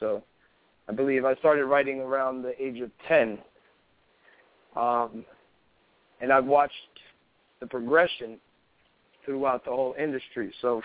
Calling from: Orlando, Florida, United States; Okay, I'm calling from Orlando, Florida.

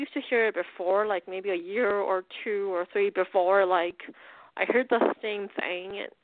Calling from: Pennsylvania, United States; From Pennsylvania.

